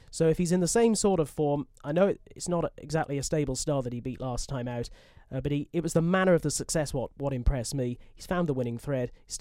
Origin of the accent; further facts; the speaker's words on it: Cardiff, Wales, United Kingdom; And I mean, I'm from Cardiff originally.